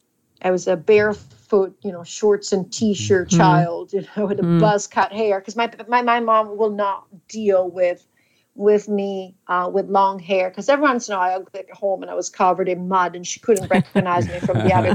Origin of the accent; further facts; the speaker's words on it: DR Congo; regardless of where I grew up in the Congo, they always brought me to the ocean. And I do believe growing up in a rainforest and in a savannah